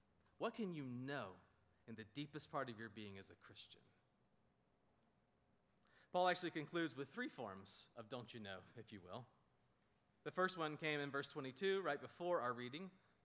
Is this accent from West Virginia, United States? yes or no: no; Florence, South Carolina, United States; Before that, I've lived my entire life in the South. So I was raised in Florence, South Carolina.